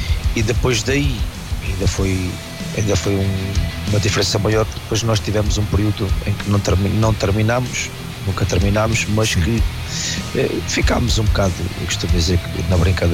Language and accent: Portuguese; Alentejo, Portugal; apesar de como somos alentejanos, não ligamos muito à forma como pronuncio.